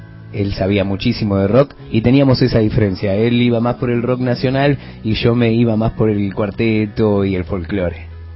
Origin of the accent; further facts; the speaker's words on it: Rafael Obligado, Buenos Aires, Argentina; tengo los mejores recuerdos de mi pueblo, de la gente del pueblo, y como siempre digo, siempre en Rafael Obligado nos faltaron cosas.